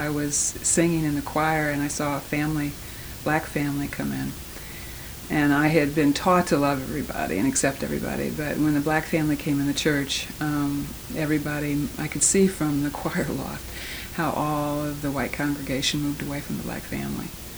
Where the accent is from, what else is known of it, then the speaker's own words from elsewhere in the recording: Kankakee, Illinois, United States; Kankakee, Illinois, and it was a small rural town, and grew up there in the 50s in a family, all my family was there